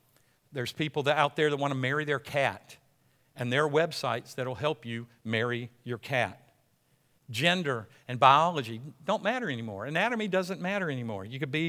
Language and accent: English; United States; We don't need no king. We're American, you know?